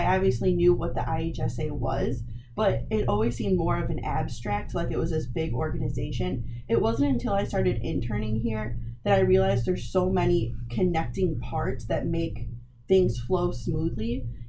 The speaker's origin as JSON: {"language": "English", "town": "Shanahan", "region": "Illinois", "country": "United States", "said": "So I'm from Shanahan, Illinois. I went to Minooka Community High School."}